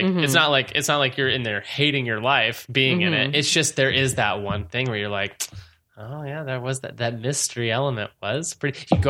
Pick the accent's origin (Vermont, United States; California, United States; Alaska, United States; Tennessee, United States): California, United States; Long Beach; Well, I was from Long Beach.